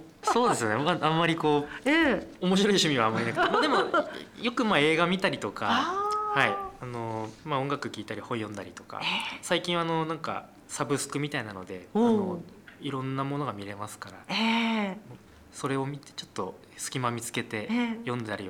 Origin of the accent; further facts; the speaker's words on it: Yurihonjo, Akita, Japan; 出身は秋田県の由利本荘市というところに